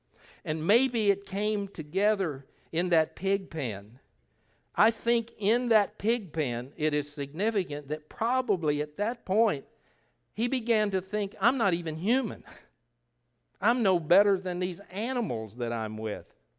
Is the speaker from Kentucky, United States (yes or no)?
yes; Harrodsburg, Kentucky, United States; also born or lived in Lexington; We said, well, we're from Kentucky.